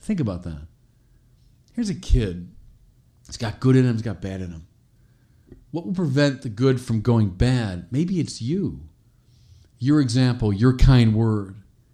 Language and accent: English; Chicago, Illinois, United States; Streets in my hometown, Chicago, have become a killing field.